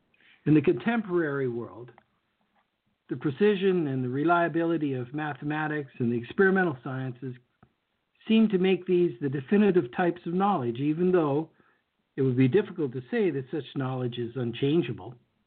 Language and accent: English; Canada; but we're polite here. We're Canadian.